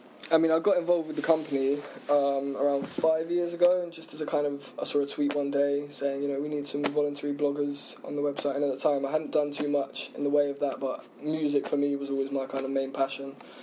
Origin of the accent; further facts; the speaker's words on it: South East England, United Kingdom; But I grew up on the Isle of Wight. So again, it's very kind of starved of opportunities.